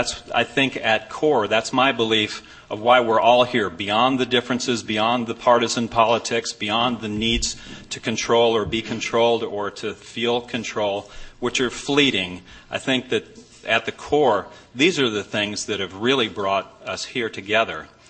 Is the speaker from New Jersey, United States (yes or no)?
yes; New Jersey, United States; I grew up Catholic in New Jersey. I'm Zen Catholic at this point.